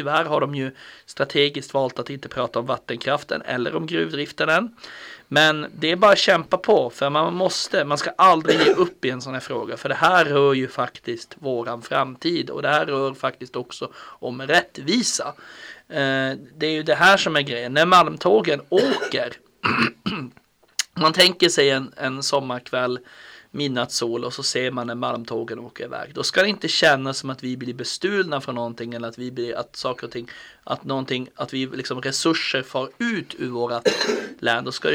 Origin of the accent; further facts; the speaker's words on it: Porjus, Norrbotten County, Sweden; also born or lived in Malmberget; eftersom att jag är från Porjus, jag bor bredvid ett vattenkraftverk